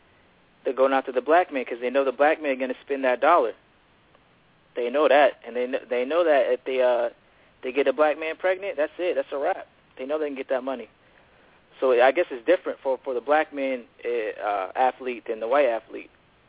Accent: North Carolina, United States; You see, I'm from North Carolina.

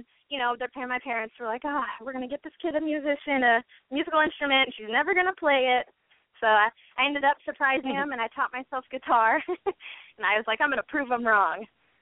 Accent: Mesa, Arizona, United States; now in Houston, United States; Yeah, I'm from Mesa, Arizona, originally born there and pretty much raised. And then I'm actually in Houston now

